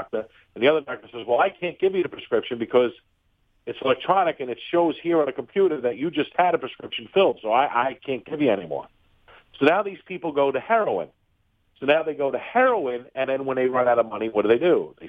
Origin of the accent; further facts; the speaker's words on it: Queens, New York, United States; because I love my hometown. I mean, I've been from Queens to Long Island my whole life, and I love it here. I love growing up here.